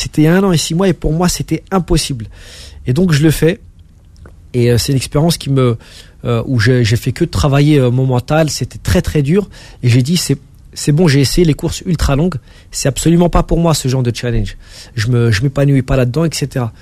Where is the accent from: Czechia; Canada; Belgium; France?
France; Paris, Île-de-France; je suis parisien, j'ai toujours vécu à Paris.